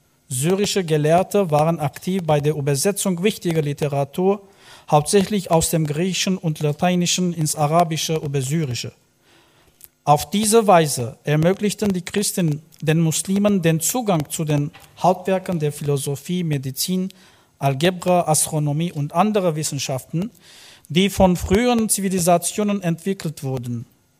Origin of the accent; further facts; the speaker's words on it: Damascus, Damascus Governorate, Syria; Ich komme aus Damaskus, Syrien